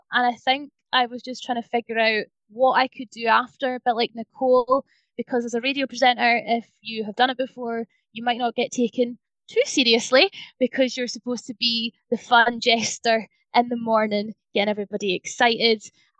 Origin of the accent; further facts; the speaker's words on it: Inverness, Scotland, United Kingdom; I am from Inverness in Scotland